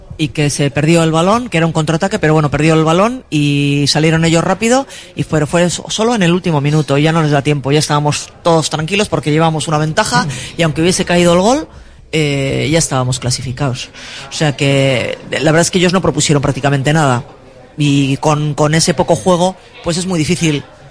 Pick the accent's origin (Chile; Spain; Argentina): Spain; Bilbao, Basque Country; Claro, si soy de Bilbao.